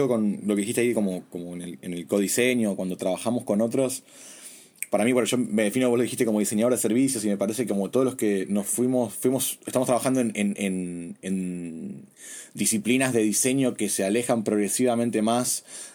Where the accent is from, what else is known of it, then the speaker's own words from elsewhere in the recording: Buenos Aires, Argentina; yo soy de acá de Buenos Aires, de Argentina. Me formé acá en la Universidad de Buenos Aires como diseñador industrial